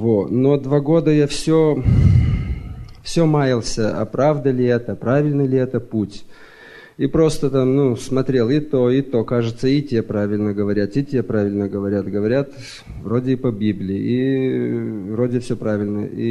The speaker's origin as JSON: {"language": "Russian", "country": "Lithuania", "second_language": "Russian", "lives_now": "Belgium", "said": "я литовец, живу в последнее время в Бельгии."}